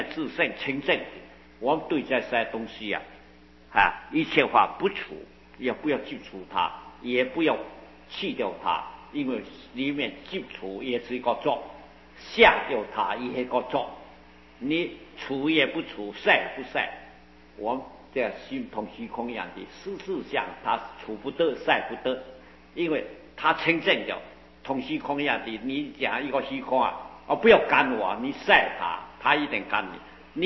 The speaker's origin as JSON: {"language": "Chinese", "country": "China", "said": "在我们中国人呢、啊，喜欢他三就一靠正少"}